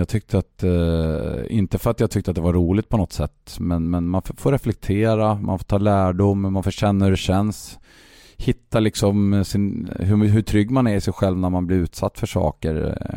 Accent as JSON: {"language": "Swedish", "town": "Åkers styckebruk", "region": "Södermanland", "country": "Sweden", "said": "Eller nej, jag är från Åkerstyckebruk"}